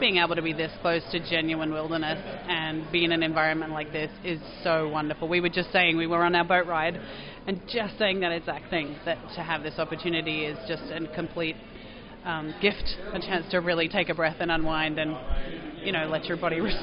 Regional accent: Canberra, Australian Capital Territory, Australia; I am most definitely not from Louisville. I'm from Canberra, Australia.

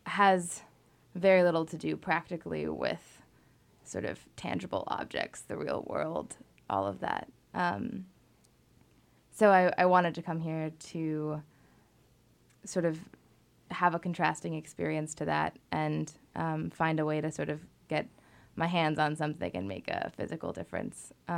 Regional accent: Vermont, United States; now in Santa Fe, United States; I grew up in Vermont mostly, and I go to St. John's College in Santa Fe, New Mexico

